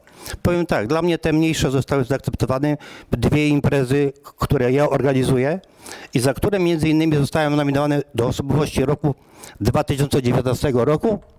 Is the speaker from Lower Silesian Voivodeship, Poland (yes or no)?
yes; Przemków, Lower Silesian Voivodeship, Poland; A pochodzę z miejscowości Przemków.